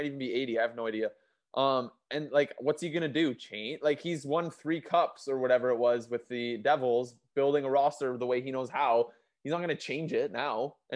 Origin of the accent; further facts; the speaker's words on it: Ontario, Canada; because they're Toronto and I'm from Ontario